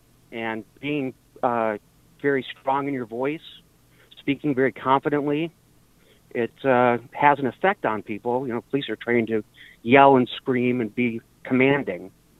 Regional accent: Midwest, United States; Being a small man growing up in the Midwest, there are a lot of big people that picked on me

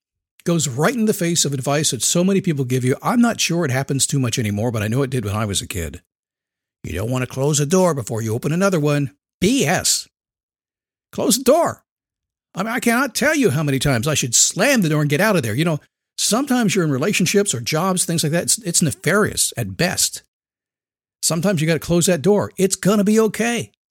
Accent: Manassas, Virginia, United States; Listen, half the classmates I went to up in Virginia, I grew up in Manassas, Virginia.

